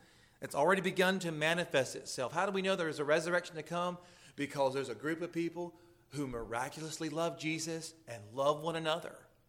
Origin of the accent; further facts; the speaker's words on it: Hilliard, Florida, United States; There was a little church there in Callahan, Florida, just south of where I grew up in Hilliard.